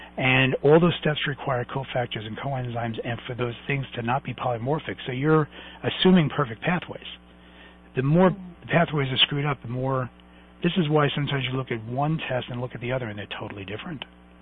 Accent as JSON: {"language": "English", "town": "Brooklyn", "region": "New York", "country": "United States", "said": "because I'm Sicilian from Brooklyn, so get used to it."}